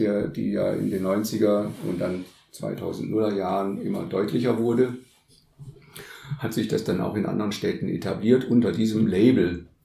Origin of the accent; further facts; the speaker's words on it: Stuttgart, Baden-Württemberg, Germany; Die Idee ist 1995 in Stuttgart geboren worden, in meiner Heimatstadt nebenbei.